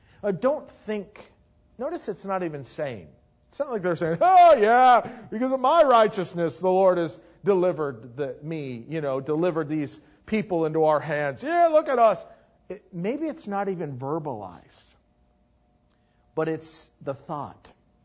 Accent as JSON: {"language": "English", "country": "United States", "said": "That's because I'm an American."}